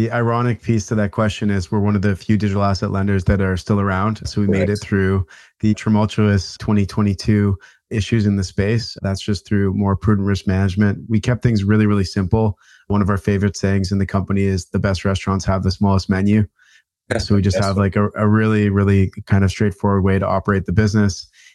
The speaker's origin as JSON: {"language": "English", "country": "Canada", "tie": "born or raised there", "said": "myself growing up in Canada."}